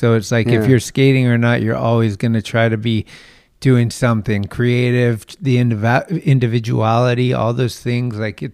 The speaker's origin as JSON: {"language": "English", "town": "Redwood City", "region": "California", "country": "United States", "tie": "born or raised there", "said": "Gave me an excuse to come back to my hometown."}